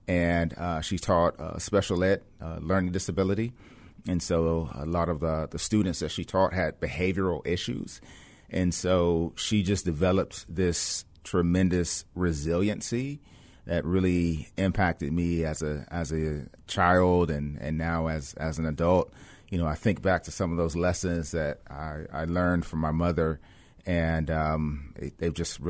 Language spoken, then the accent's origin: English; Cleveland, Ohio, United States; also born or lived in West Germany / Michigan; I grew up in Cleveland, Ohio. And my parents were divorced. And at a very early age, we also lived in West Germany before the unification.